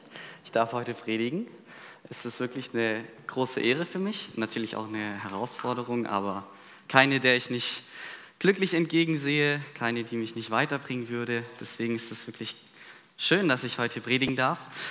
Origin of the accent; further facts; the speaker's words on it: Villingen-Schwenningen, Baden-Württemberg, Germany; Eigentlich komme ich aus dem Schwarzwald, aus Villingen-Schwenningen. Ich weiß nicht, wem das was sagt, das ist zwischen Freiburg und Stuttgart.